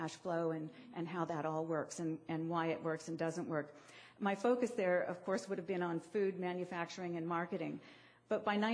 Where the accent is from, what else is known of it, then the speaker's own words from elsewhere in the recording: Fresno, California, United States; You'll know when I say I grew up in Fresno. That one's pretty straightforward. And I, I'm not the only one. I am like many folks who are transplants here